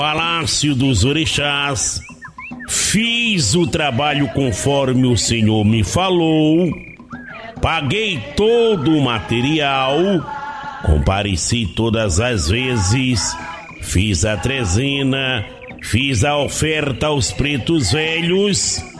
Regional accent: Codó, Maranhão, Brazil; Apesar de eu não ser uma pessoa, filho aí desta cidade, pois sou de Codó, no estado do Maranhão

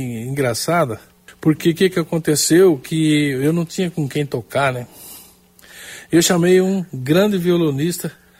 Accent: Santos, São Paulo, Brazil

